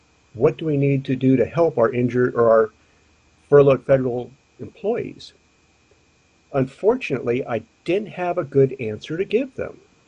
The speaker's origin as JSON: {"language": "English", "town": "San Francisco", "region": "California", "country": "United States", "said": "I was originally from San Francisco"}